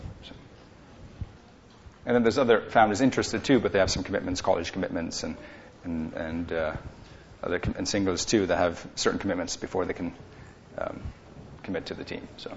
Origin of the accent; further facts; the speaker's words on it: Canada; now in United States; Actually, I just got my green card. I'm Canadian, and so I just got my green card earlier this week.